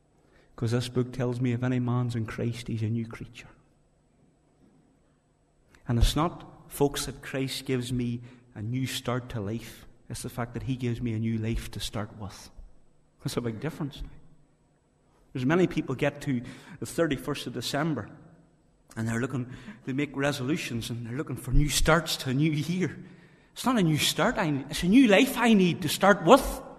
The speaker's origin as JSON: {"language": "English", "town": "Moneymore", "region": "Northern Ireland", "country": "United Kingdom", "tie": "born or raised there", "said": "Whenever I was a child growing up in Moneymore, my mother used to make wee buns."}